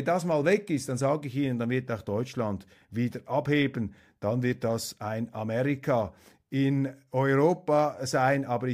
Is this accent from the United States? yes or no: no; Switzerland; Trotzdem als Schweizer befürworte ich dieses WEF.